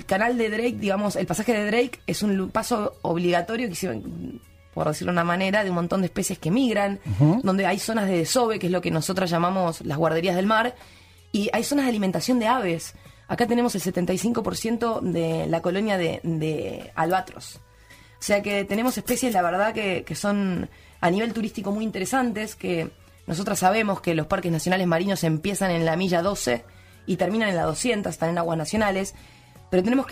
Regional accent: Argentina; la herramienta legal que tenemos como argentinos para poder proteger nuestros recursos

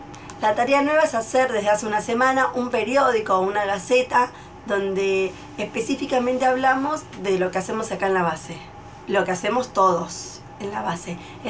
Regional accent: Buenos Aires Province, Argentina; moved away as an adult; y Raúl, que es mi marido, es de Jujuy y yo soy de Buenos Aires.

